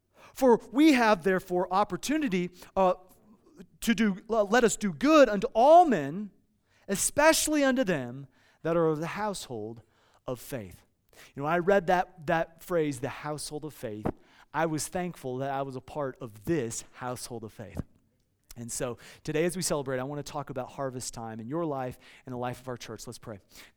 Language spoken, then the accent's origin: English; Iowa, United States; Now, I grew up in Iowa, and in Iowa, there's not a whole lot to do other than to grow things, okay?